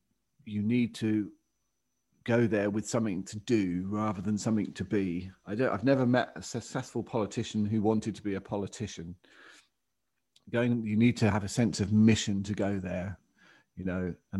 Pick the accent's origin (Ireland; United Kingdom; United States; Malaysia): United Kingdom; what I'm not about is I'm British and I'm proud of that. I'm proud of Britain. It's a wonderful place, Britain.